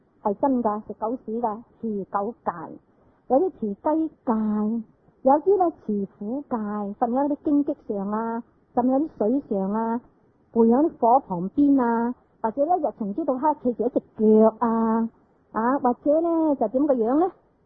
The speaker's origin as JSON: {"language": "Cantonese", "country": "China", "said": "咁啊，因此呢嗱，我哋中国人都有喎，嗱，我哋中国人你啲人呢拜观音嗰啲呢"}